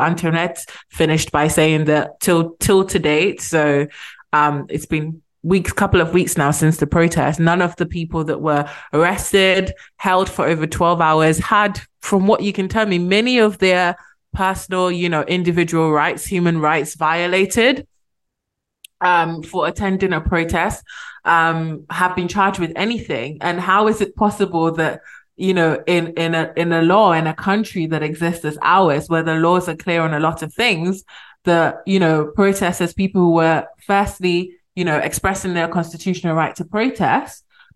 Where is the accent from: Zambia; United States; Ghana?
Ghana; accent: British; Despite my very British accent, I am Ghanaian. I grew up in Ghana. You know, I have family in Ghana. I'm in Ghana a lot. I spend a lot of time in Ghana.